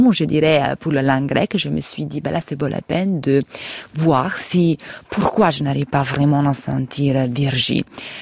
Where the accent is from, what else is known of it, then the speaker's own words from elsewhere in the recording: Italy; French is a second language; Moi, je suis italien, comme mon petit accent le déclare.